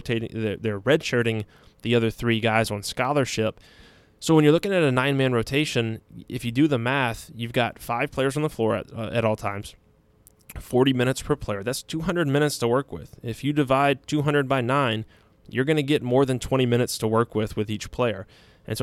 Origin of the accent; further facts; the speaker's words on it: Baton Rouge, Louisiana, United States; We grew up in Baton Rouge playing basketball against each other a little bit.